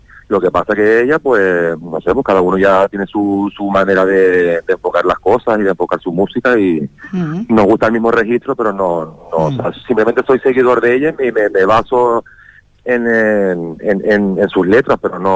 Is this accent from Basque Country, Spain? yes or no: no; Canary Islands, Spain; yo soy de Tenerife